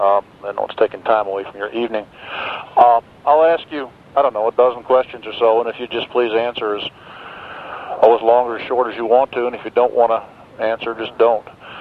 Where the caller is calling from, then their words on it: Lexington, Kentucky, United States; Lexington, Kentucky.